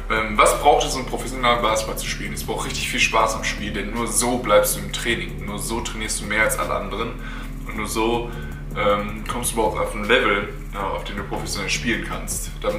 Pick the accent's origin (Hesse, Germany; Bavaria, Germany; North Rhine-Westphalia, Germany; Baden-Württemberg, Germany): North Rhine-Westphalia, Germany; Paderborn; Ich komme aus Paderborn, Jugend bis zu den Profis, auch zweite Liga ist Paderborn. Dann 3 Jahre in Braunschweig gespielt, BBL und Pro B.